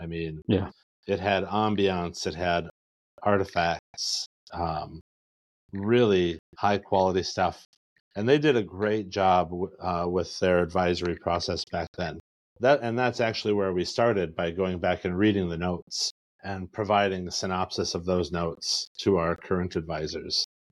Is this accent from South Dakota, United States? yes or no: yes; South Dakota, United States; And because you knew who I was and who my family is, you'd know that I'm from West River.